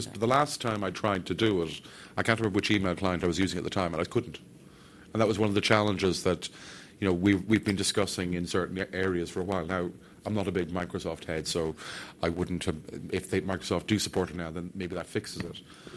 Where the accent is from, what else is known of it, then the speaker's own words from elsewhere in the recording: Ireland; first language English; It's grand. I'm Irish. I say it's grand. That's Irish for it.